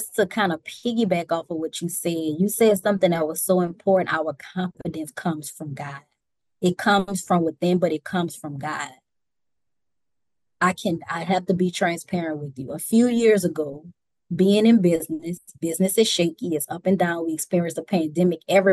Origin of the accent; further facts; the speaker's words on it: New Orleans, Louisiana, United States; Growing up in New Orleans when I was younger, I always felt like white people and black people were separate.